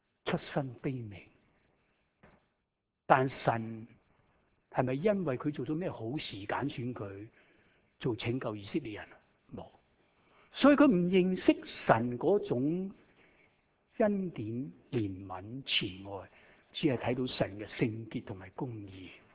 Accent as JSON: {"language": "Cantonese", "region": "Shanghai", "country": "China", "accent": "Shanghai", "second_language": "Cantonese", "said": "我是上海人，有時你聽我講到講廣東話是不是有些上海口音啊？"}